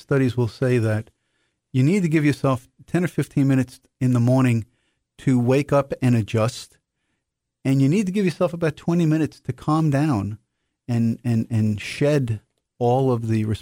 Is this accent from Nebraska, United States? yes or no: no; New York City, New York, United States; I grew up in New York City, and I was very used to hearing fire engines and trucks like this going by all hours of the day